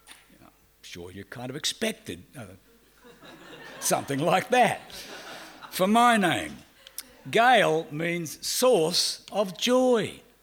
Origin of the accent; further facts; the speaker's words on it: Australia; accent: Australian; "Hi, I'm from Australia." You can probably guess because of my accent.